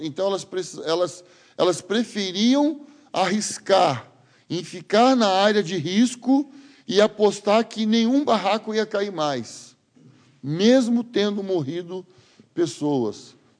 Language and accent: Portuguese; Jundiaí, São Paulo, Brazil; E lá na minha cidade, em Jundiaí, uma grande favela, num dia de chuva, caiu um barraco